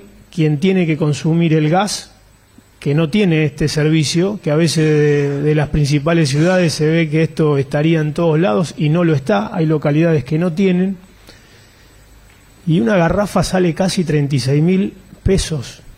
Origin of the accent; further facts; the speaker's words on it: Santa Fe, Argentina; este es un concepto que nosotros como santafesinos estamos reafirmando.